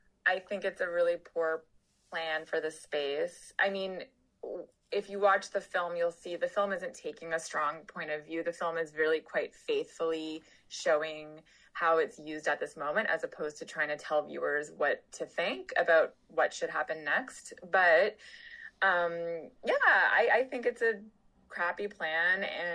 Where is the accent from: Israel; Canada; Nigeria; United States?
Canada; Toronto, Ontario; because I grew up in Toronto